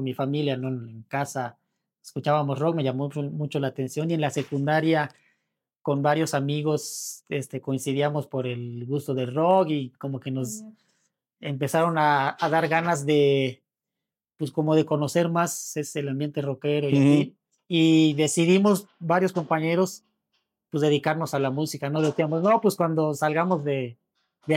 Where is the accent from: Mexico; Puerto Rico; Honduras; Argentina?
Mexico; Cancún, Quintana Roo; Pues de Cancún.